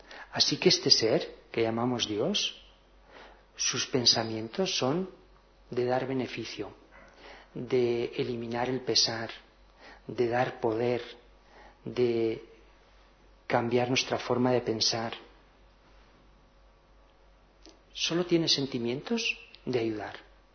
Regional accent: Cantabria, Spain; Y mi hermano estaba en Bélgica y nosotros somos de Cantabria.

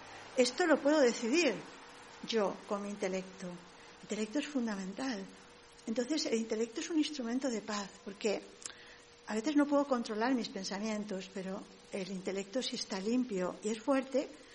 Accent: Valencian Community, Spain; yo soy valenciana, soy española

